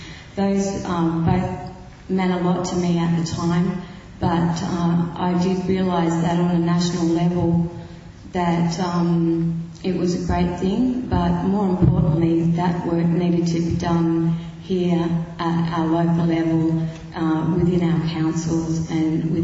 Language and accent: English; Wee Waa, New South Wales, Australia; I come from Weewaw. My mother is a Gomeroi woman. My father was a white man. He came from Tasmania, but he was one of the pioneers of the irrigation system here